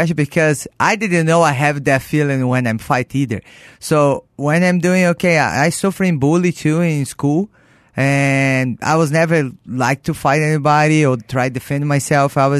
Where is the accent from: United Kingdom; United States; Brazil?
Brazil; English is a second language; I grew up in Brazil. I was rich family